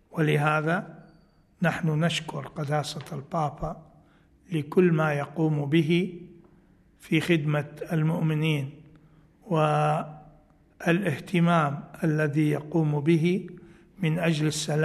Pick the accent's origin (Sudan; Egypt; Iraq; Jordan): Iraq; وأنا كعراقي أيضا نشكره من صميم القلب